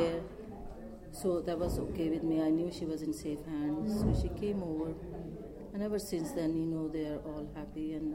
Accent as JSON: {"language": "English", "country": "India", "said": "especially being Indian girl, it's not a life to live alone with a child, to raise the child, all this."}